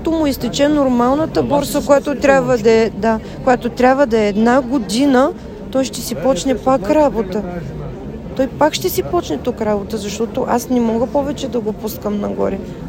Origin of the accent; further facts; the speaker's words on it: Gotse Delchev, Blagoevgrad Province, Bulgaria; От Котсделчев сме.